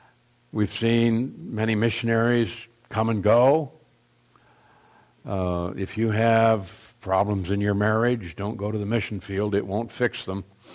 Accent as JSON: {"language": "English", "country": "United States", "said": "looked at me and said, \"You're an American, aren't you?\" And I said, \"Yes, I am.\""}